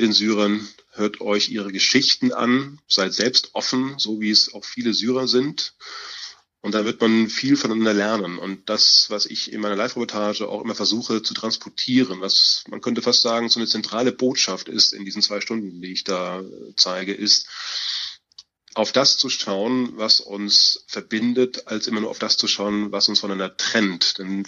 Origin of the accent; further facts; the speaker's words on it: Germany; ich laufe halt hier rum und komme aus Jerusalem, bin Deutscher und mache hier ein paar Fotos.